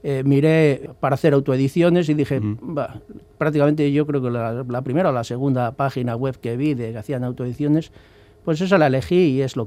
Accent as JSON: {"language": "Spanish", "town": "Basauri", "region": "Basque Country", "country": "Spain", "said": "ya tengo una edad, como has dicho, yo soy de Basauri, fui a la escuela franquista"}